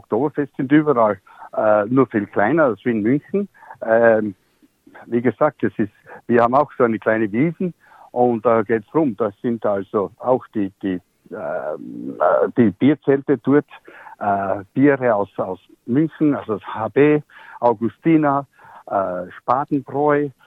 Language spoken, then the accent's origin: German; Austria; now in Sydney, Australia; bei jeder Veranstaltung ziehe ich meine Lederhosen an. Ich bin ein stolzer Österreicher.